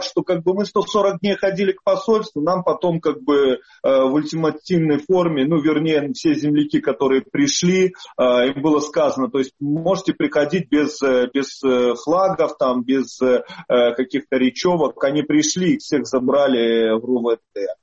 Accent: Polotsk, Vitebsk Region, Belarus; now in Saint Petersburg, Russia; Города Полоцка. Мой родной город, это город Полоцк.

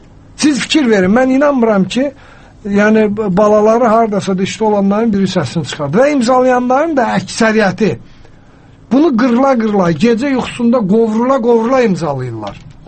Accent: Russia; Rusiya buradan fərqli idi, mən Rusiyada böyümüşəm.

